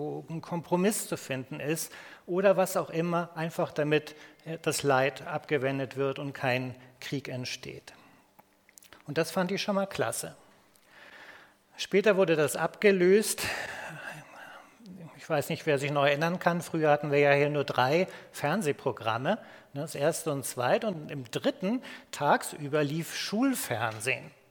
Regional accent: Hamburg, Germany; so als Hamburger Jung, so als Hanseat

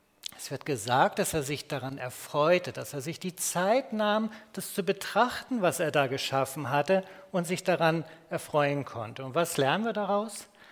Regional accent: Hamburg, Germany; so als Hamburger Jung, so als Hanseat

